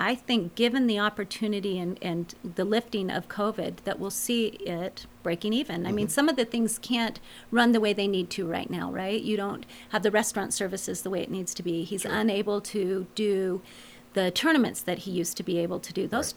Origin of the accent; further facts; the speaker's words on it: Henderson, Nevada, United States; now in Boulder City, United States; And I grew up in Henderson, like I told you.